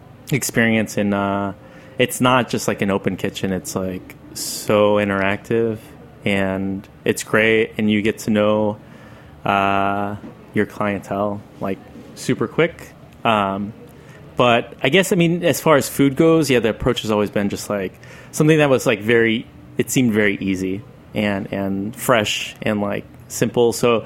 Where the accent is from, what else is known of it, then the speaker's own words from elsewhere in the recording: Mexico; this one particular spice I grew up with in Mexico called tajin